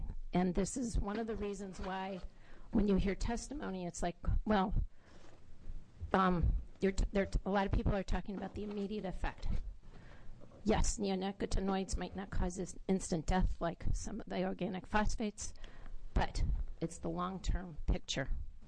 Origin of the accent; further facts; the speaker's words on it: Ashland, Oregon, United States; I'm from Ashland, Oregon, and a healthcare professional.